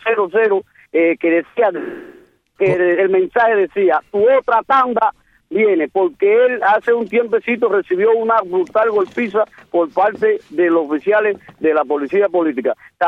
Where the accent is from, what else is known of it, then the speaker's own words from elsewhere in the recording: Cuba; nos asiste a nosotros como cubanos